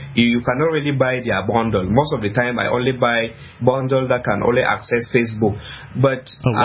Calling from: Cameroon; have a new internet provider in Cameroon, Nextel. They have just connected up. So right now I'm calling from my hometown.

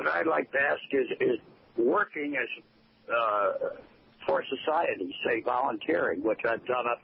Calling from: Lexington, Kentucky, United States; I'm calling from Lexington, Kentucky

